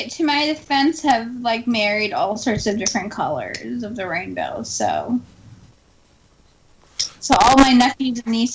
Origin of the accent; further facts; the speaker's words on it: Los Angeles, California, United States; I grew up in L.A. I'm Filipino